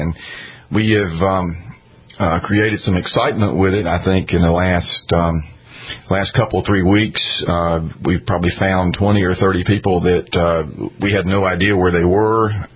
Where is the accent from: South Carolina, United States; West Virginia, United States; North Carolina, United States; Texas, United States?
North Carolina, United States; Hickory; I grew up in Hickory in western North Carolina.